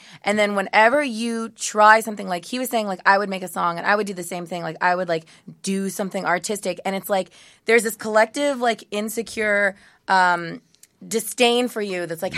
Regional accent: Modesto, California, United States; I'm from Modesto, California, and I remember even hearing who made Silicon Valley.

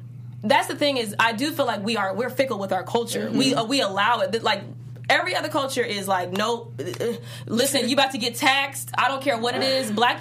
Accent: Midwest, United States; Yeah, I'm from the Midwest, so it's white.

